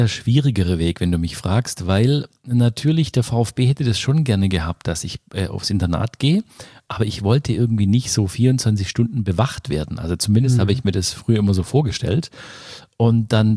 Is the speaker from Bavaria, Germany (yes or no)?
no; Oberjettingen, Baden-Württemberg, Germany; Und dann hat mein Vater eben und meine Mutter ein Restaurant gekauft, also so ein Gasthof in Oberjettingen. Und dann bin ich so richtig auf dem Land groß geworden mit Gastronomie.